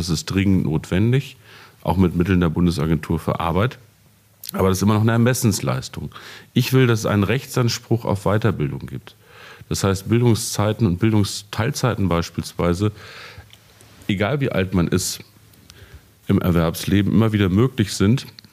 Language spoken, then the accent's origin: German; Peine, Lower Saxony, Germany; wenn ich meine alte Schule, meine Heimat in Peine besuche